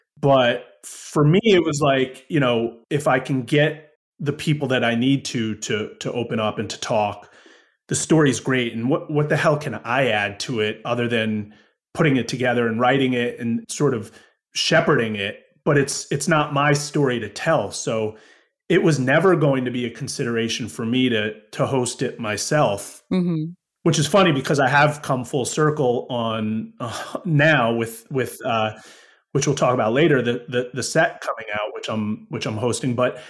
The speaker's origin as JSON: {"language": "English", "town": "Woodstock", "region": "New York", "country": "United States", "tie": "born or raised there", "said": "I grew up in Woodstock, New York. I mean, the land of the hippies."}